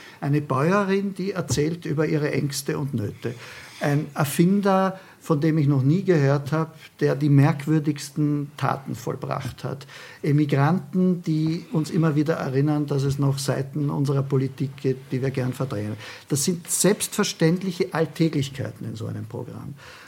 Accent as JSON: {"language": "German", "country": "Austria", "said": "was ich Ihnen natürlich als Österreicher immer zugestehe"}